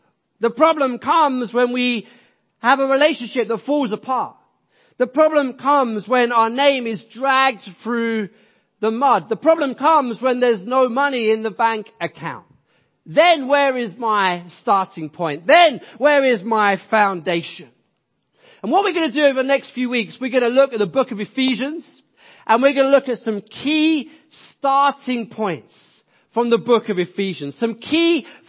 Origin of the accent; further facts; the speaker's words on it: Ilford, London, United Kingdom; I grew up in West London until the age of 7. Then we moved to Ilford with my dad, mom and brother. But before that, I lived in West London near Ealing.